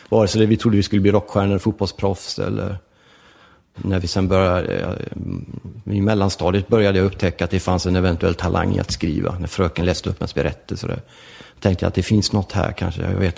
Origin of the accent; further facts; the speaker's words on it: Gothenburg, Västra Götaland County, Sweden; Och sen så flyttade vi från förorten när jag var 12 in till centrala Göteborg. Sen bodde jag i centrala Göteborg i olika delar fram till jag var 30 drygt. Pappa italienare, mamma svensk.